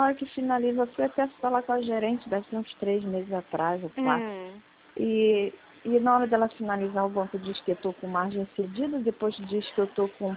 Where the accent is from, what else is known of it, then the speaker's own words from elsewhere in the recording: Campo Grande, Brazil; Eu sou de Campo Grande.